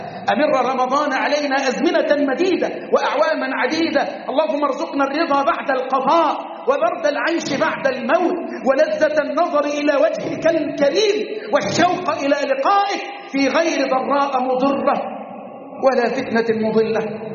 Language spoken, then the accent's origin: Arabic; Egypt; بلدنا مصر